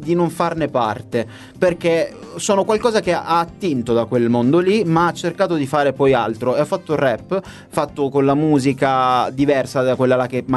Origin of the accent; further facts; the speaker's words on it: Paternò, Sicily, Italy; era una denuncia verso l'amministrazione del mio paese, tipo di Paternò